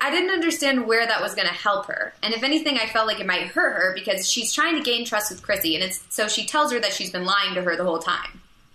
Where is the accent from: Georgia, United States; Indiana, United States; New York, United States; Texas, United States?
Texas, United States; we had the W last names, we're both from Texas